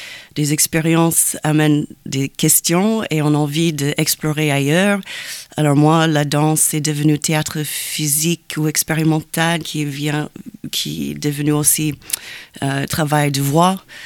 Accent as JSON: {"language": "French", "town": "Tacoma", "region": "Washington", "country": "United States", "tie": "born there", "second_language": "French", "said": "Je suis née à Tacoma, Washington, qui est à côté de Seattle. Mais je fais mes études à New York avec une école de danse de la compagnie Alvin Ailey."}